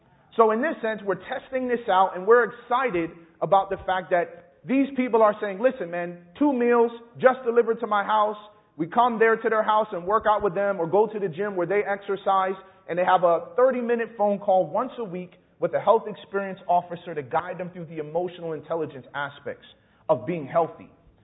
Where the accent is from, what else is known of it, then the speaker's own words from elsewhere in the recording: Chicago, Illinois, United States; and I grew up very poor in Chicago